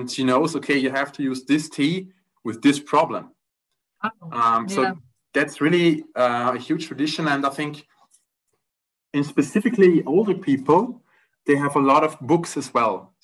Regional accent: Austria; I'm not from Vienna, but from the western side of Austria. It's like countryside. So I'm living next to forest, actually.

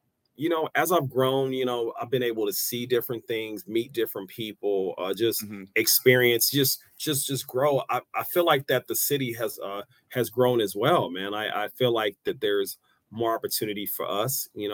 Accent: Kansas City, Missouri, United States; Like, you know, I'm from Southside, you know, I'm from Southside, Kansas City, 63rd Street. So being from where I'm from made me want to explore more.

